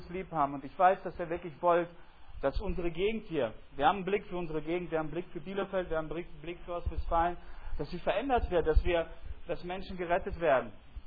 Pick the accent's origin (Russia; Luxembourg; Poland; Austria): Russia; now in Germany; genauso wie ich und vielleicht auch andere, und sagen, ich bin Aussiedler. Ich bin aus Russland gekommen.